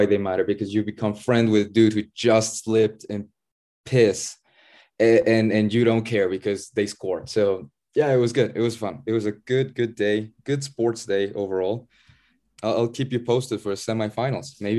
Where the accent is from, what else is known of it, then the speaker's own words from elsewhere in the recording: Puebla, Mexico; my hometown team, Puebla FC, is mostly bad.